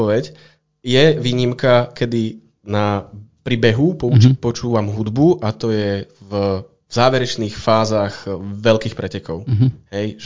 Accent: Vyhne, Banská Bystrica Region, Slovakia; Ja som pôvodom z Vyhieň.

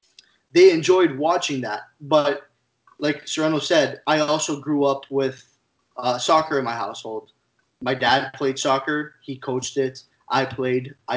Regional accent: Canada; I played hockey, as a Canadian does.

